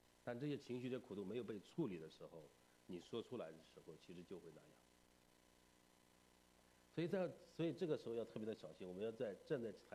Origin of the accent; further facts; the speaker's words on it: China; 我们中国人也是这样，对不对？